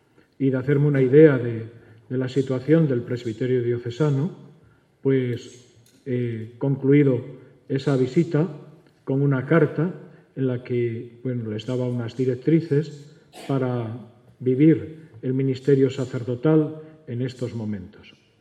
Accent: Asturias, Spain; Yo no escribo muy bien, soy asturiano y estas cosas del asturiano, pues a veces se nos meten unos circunloquios ahí

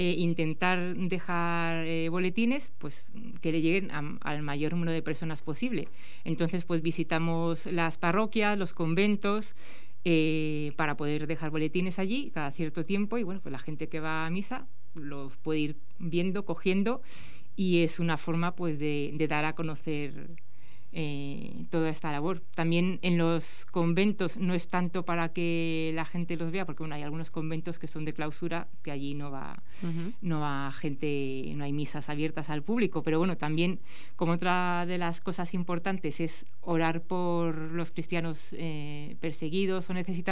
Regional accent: Madrid, Community of Madrid, Spain; now in Astorga, Spain; aunque somos de Madrid, llevamos aquí un poquito más de tres años viviendo en un pueblo cerca de Astorga.

